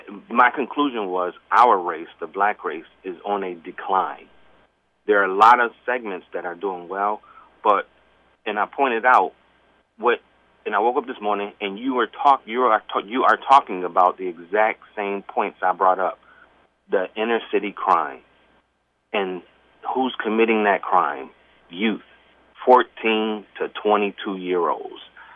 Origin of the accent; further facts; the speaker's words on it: Hartford, Connecticut, United States; now in Windsor, United States; I'm calling from Windsor, Connecticut. I grew up in Charter Oak Terrace in Hartford, Connecticut. I'm a black male.